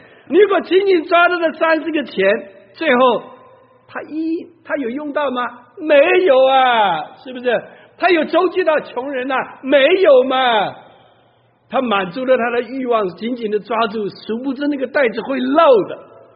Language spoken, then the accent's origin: Chinese; China; now in United States; 像我们是中国人，也把我请去吃饭